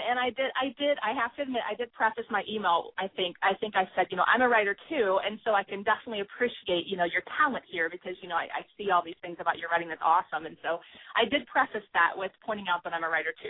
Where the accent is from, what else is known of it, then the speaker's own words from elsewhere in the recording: Kansas, United States; I was born and raised in Kansas where, like, we don't know a stranger.